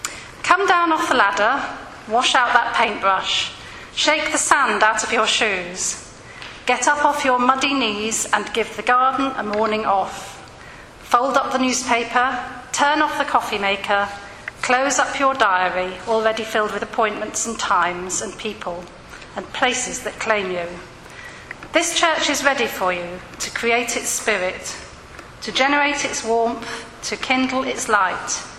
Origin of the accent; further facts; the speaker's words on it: London, United Kingdom; born there; I pointed out that I was born in London and had every right to be in the country.